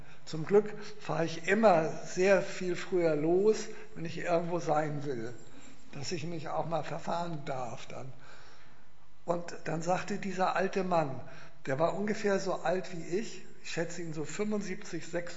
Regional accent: Hamburg, Germany; born there; Ich bin ja in Hamburg geboren

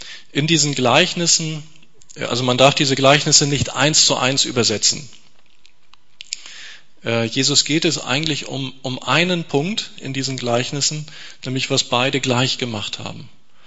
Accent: Kiel, Schleswig-Holstein, Germany; Und ich bin in die Pfingstgemeinde gekommen in dieser Zeit in Kiel, wo ich aufgewachsen bin.

